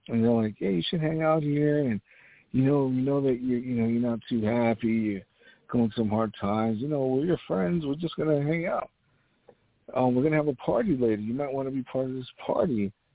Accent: New York, United States; yeah, I'm from uptown. Oh, yeah, I'm from Harlem.

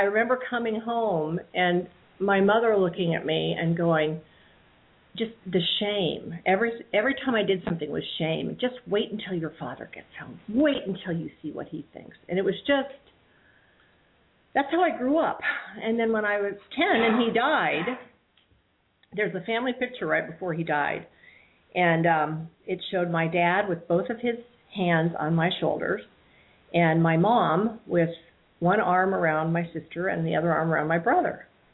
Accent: Ohio, United States; born there; I was born in Ohio.

